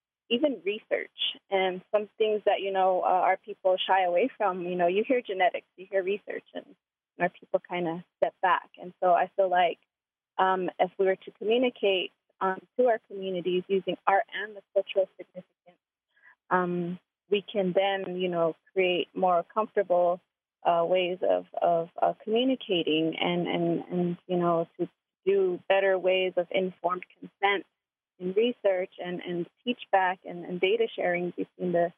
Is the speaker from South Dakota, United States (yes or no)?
no; Zuni Pueblo, New Mexico, United States; I'm from Zuni Pueblo